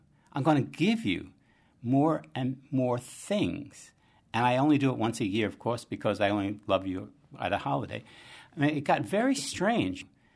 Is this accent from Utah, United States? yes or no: no; Bronx, New York, United States; now in Boston, United States; I remember growing up in the Bronx and from working class family